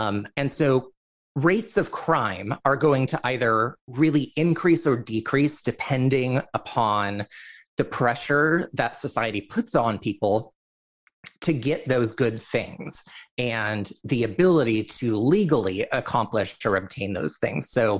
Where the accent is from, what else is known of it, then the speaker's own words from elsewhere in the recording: United States; I'm from the United States, and the United States is a very, very individualistic culture